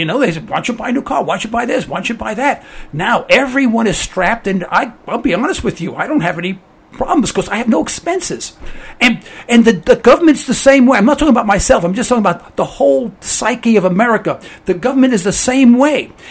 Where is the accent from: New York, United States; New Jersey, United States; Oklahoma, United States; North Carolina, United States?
New York, United States; Harlem; I mean, I grew up in Harlem.